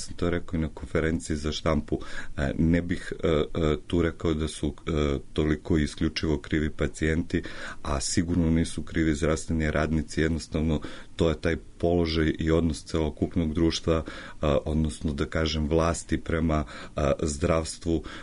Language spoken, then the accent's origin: Serbian; Kraljevo, Šumadija and Western Serbia, Serbia; Ja dolazim iz Kraljeva, pa možda zato iznosim te podatke.